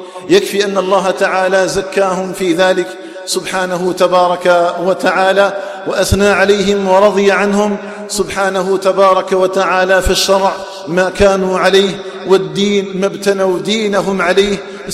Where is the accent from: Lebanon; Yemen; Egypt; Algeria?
Algeria; اللهم اجعل بلدنا الجزائر آمنا مطمئنا وسائر بلاد